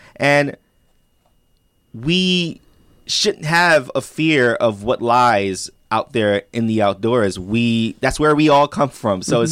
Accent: New York, United States; Being hyper aware of all of your surroundings is something that I developed growing up in New York.

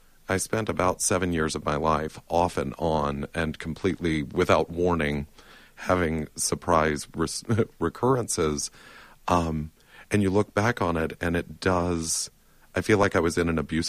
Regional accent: Kosciusko, Mississippi, United States; now in Atlanta, United States; I grew up in Kosciuszko, Mississippi.

